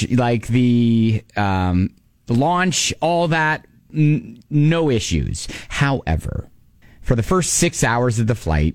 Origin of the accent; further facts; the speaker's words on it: Columbus, Ohio, United States; We are natural-born enemies, Brent, because I'm from Columbus, Ohio